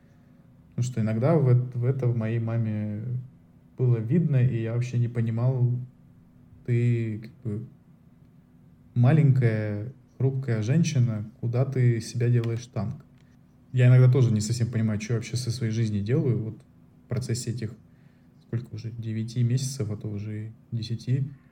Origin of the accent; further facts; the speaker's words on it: Saint Petersburg, Russia; moved away as an adult; потому что мы из Петербурга, второго такого города в мире нет. Грубо говоря, я из как бы Питера переехал в деревушку, как бы хорошо обустроенную, чистую, безопасную, но деревушку.